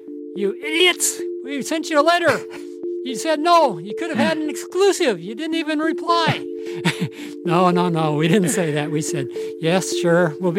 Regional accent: Portland, Oregon, United States; I was born in Portland. I was raised in Portland.

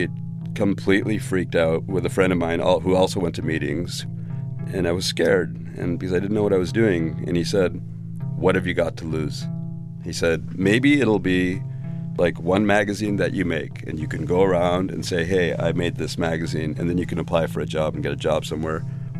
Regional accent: Toronto, Ontario, Canada; born or raised there

